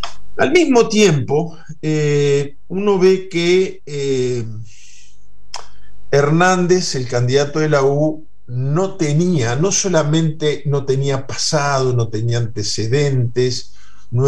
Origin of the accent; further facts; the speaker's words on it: Uruguay; ahora cuando decimos que somos uruguayos en cualquier rincón del mundo